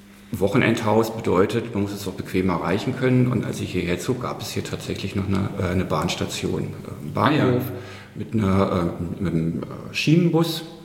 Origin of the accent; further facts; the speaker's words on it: Berlin, Germany; born there; now in Sieversdorf-Hohenofen, Germany; Geboren bin ich in West-Berlin in Charlottenburg.